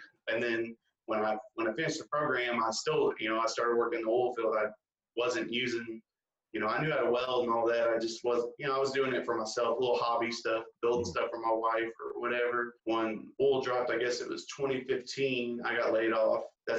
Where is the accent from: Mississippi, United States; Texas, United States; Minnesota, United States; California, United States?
Texas, United States; Luling; also born or lived in College Station, United States; I mean, it's a great place to live, other than the fact that everybody says it stinks. But other than that, you know, regular old small town Texas, you know, grow up and fishing